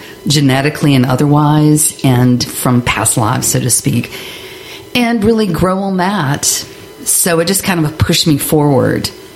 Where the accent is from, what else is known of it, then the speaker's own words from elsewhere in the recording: Raleigh, North Carolina, United States; I'm from Raleigh, North Carolina.